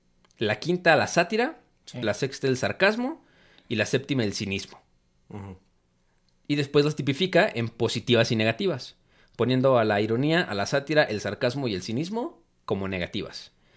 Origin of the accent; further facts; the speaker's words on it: Mexico; el sesgo cultural que teníamos en ese entonces como mexicanos, ¿no?